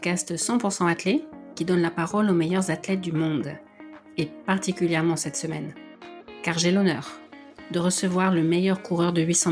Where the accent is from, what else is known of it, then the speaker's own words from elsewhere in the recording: France; je suis française, j'ai un podcast d'athlée